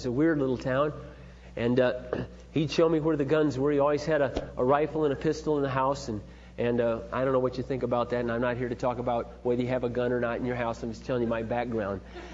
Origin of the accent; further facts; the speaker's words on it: Iowa, United States; also born or lived in California; When I was about 7, we moved from California back to Iowa. And my father opened up a welding supply store.